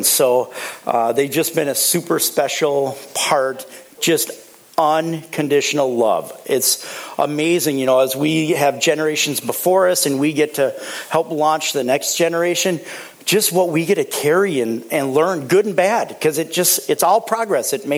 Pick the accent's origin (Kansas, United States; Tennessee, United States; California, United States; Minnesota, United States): Minnesota, United States; Maple Grove; I grew up in Maple Grove about 300 years ago, and I had a what I look as a fairly traditional family back then.